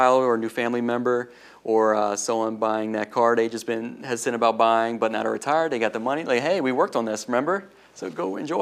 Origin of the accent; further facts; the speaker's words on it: Newville, United States; Because growing up, I grew up in Newville, so it was very old school thinking.